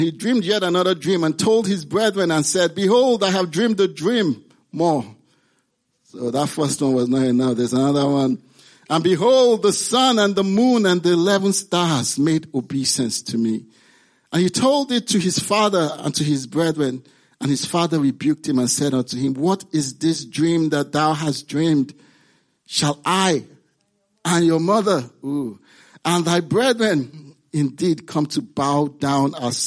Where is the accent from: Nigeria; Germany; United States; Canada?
Nigeria; So being Nigerian, some of these stories, you try to translate into Pidgin English